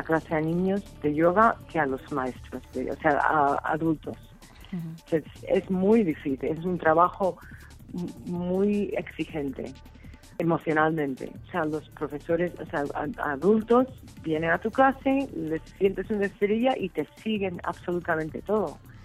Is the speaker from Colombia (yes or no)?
no; United States; Spanish is a second language; en ese momento estaba viviendo en Estados Unidos, que soy norteamericana.